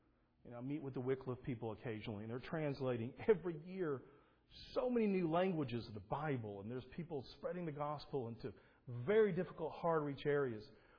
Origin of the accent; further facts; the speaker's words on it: Selma, Alabama, United States; I grew up in Selma.